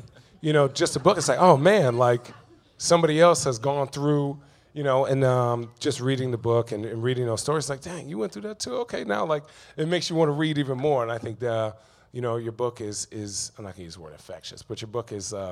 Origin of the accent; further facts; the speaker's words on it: Chandler, Arizona, United States; I grew up in Chandler, Arizona, and during the summertime, both my parents worked, and I was on the AAU circuit.